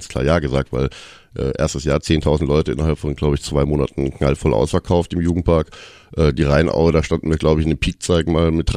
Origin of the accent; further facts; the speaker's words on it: Southern Germany, Germany; Also erstmal, ich bin gar kein Kölner, das muss man auch noch dazu sagen. Ich komme eigentlich aus Süddeutschland.